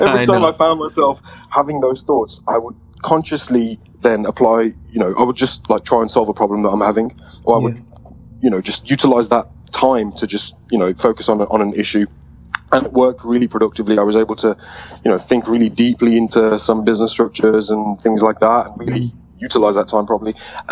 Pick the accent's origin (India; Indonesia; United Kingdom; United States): United Kingdom; England; I mean, I'm from England, so there's a social narrative on how to deal with depression.